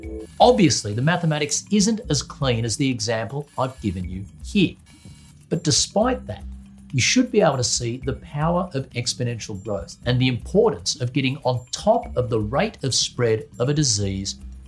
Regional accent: New South Wales, Australia; in my home state of New South Wales in Australia

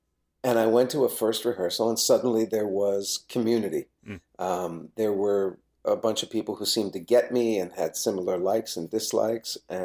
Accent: New Jersey, United States; I grew up in New Jersey. My fantasies when I thought, oh, maybe I'd like to do this for real, were all about trying to get over the river and work in New York

